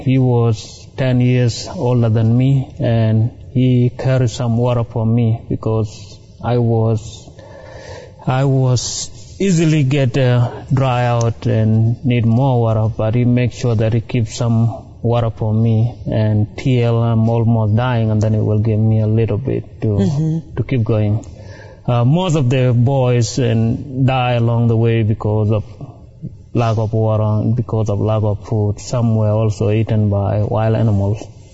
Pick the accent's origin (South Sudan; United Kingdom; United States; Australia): South Sudan; I was born in 1982 in South Sudan in a small village. Life was really good in the village, and I was very happy.